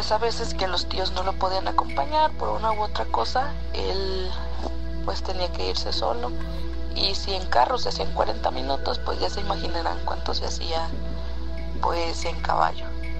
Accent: Michoacán, Mexico; de Michoacán.

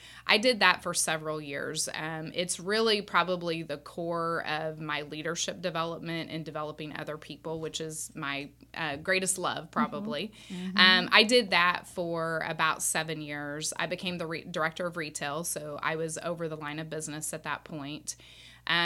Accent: Higginsville, Missouri, United States; now in Springfield, United States; So I am not a native of Springfield. I grew up in Higginsville, Missouri, excuse me, which is about 50 miles east of Kansas City. Small town, 5,000 people, came to Springfield for school back in 1995

